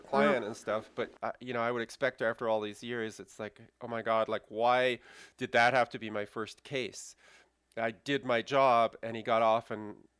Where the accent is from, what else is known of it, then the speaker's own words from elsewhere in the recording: Canada; I was supposed to fall down, even as a Canadian, I was supposed to fall down on one side or the other